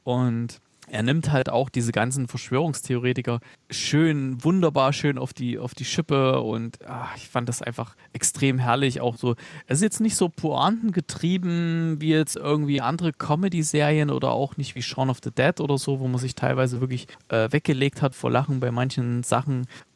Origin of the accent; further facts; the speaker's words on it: Gera, Thuringia, Germany; wo ich aufgewachsen bin, relativ hoch gelegen auf dem Galgenberg in Gera.